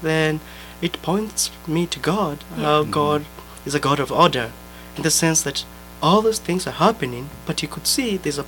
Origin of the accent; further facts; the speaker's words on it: Kenya; moved away; So originally I come from Kenya